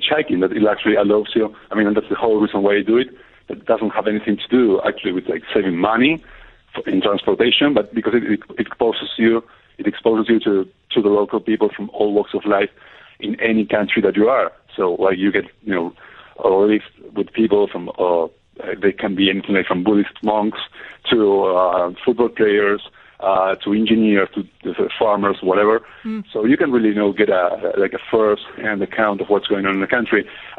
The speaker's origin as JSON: {"language": "English", "country": "Argentina", "moved": "as an adult", "said": "I moved actually from Argentina to Northern Ireland in order to work for 1 year and a half and build up some savings to begin with."}